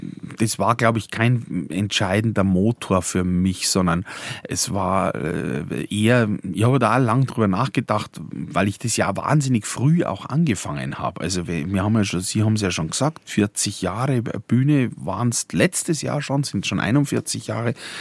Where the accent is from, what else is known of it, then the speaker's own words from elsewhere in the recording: Munich, Bavaria, Germany; aber schon in dem Sinn ein Münchner. Ich bin in München aufgewachsen und in München sozialisiert, auch schulisch und so weiter.